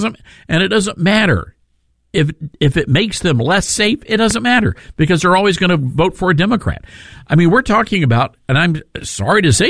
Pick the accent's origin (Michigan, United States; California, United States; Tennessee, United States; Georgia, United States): Tennessee, United States; Memphis; what's happening here in Memphis, Tennessee, my hometown, where the crime is just off the charts.